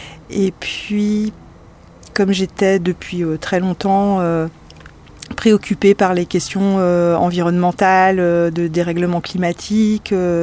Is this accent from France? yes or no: yes; Callac, Brittany, France; born or raised there